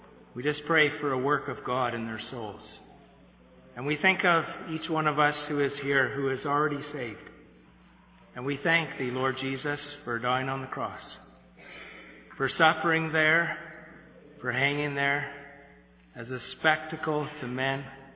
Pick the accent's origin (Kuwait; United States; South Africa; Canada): Canada; Ottawa, Ontario; when I was a little boy growing up in Ottawa.